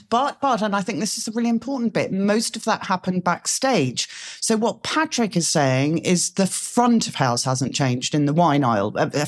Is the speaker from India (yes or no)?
no; London, United Kingdom; who is actually based in my hometown of London.